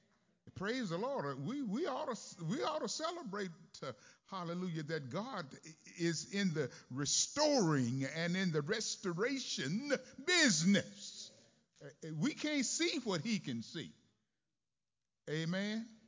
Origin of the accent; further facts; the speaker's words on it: Greenville, Mississippi, United States; I was born and raised in Mississippi, Greenville. On Luster Street, everybody was my mom and my daddy.